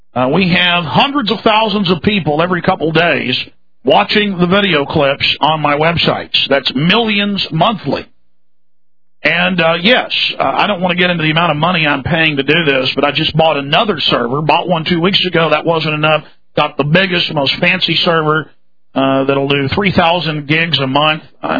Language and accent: English; Dallas, Texas, United States; That's a big church, by the way, folks. I'm from Dallas.